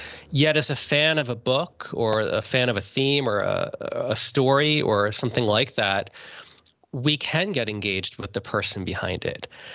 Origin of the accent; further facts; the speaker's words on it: New Jersey, United States; partly because I'm from New Jersey